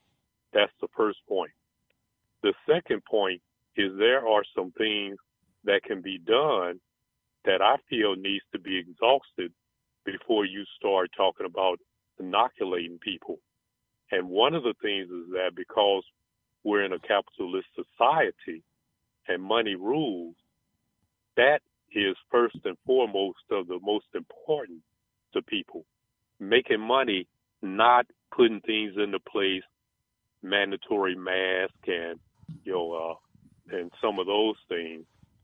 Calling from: Tulsa, Oklahoma, United States; I'm calling from Tulsa, Oklahoma.

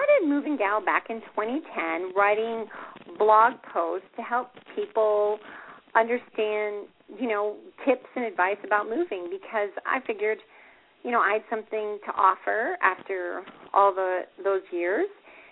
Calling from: Colorado Springs, Colorado, United States; Right now, I'm calling from Colorado Springs, which is well represented here.

